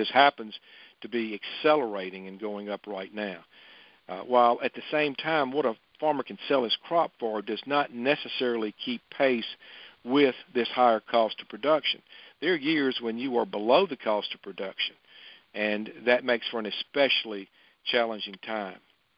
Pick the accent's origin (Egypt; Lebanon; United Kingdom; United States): United States; Mississippi; now in Memphis, United States; I grew up in the Mississippi Delta in Sunflower County. I grew up on a cotton and soybean farm.